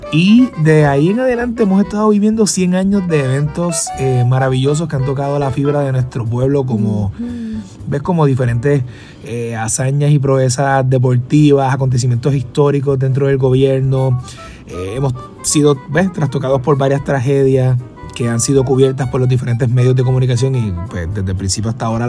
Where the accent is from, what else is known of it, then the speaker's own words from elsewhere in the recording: Puerto Rico; Esto es parte de nuestra historia como puertorriqueño.